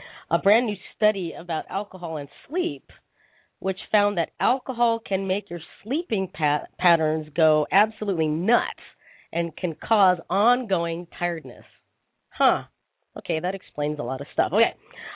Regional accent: Philippines; and duh, a lot of rice because I'm Filipino, right?

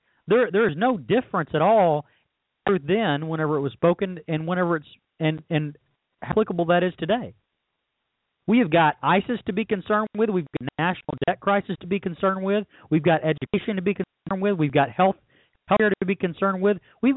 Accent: Texas, United States; We were living in Texas, which that's my home state. I miss it a lot.

